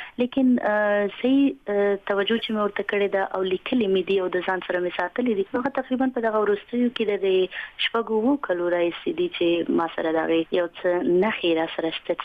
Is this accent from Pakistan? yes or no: no; Afghanistan; په هغه وخت کې زما ماشومتوب یوازې زما نه بلکې د کروڑونو ملیونونو افغانانو چې د جنگ تاوتریخوالی